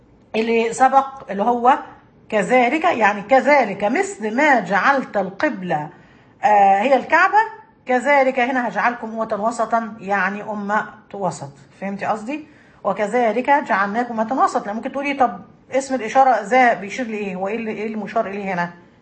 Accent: Egypt; أنا بتكلم عندنا في مصر، معرفش البلاد التانية فيها إيه

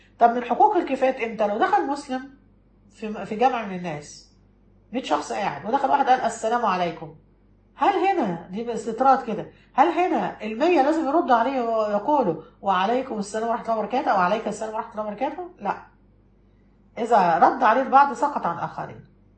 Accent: Egypt; أحد جبل في المدينة حجمه قد جبل مقطم كده عندنا في مصر

